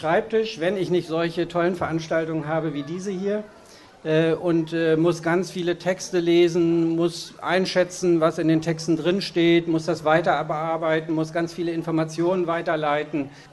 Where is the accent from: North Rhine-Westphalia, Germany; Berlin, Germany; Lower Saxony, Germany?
North Rhine-Westphalia, Germany; Nein, ich bin tatsächlich im Ruhrgebiet aufgewachsen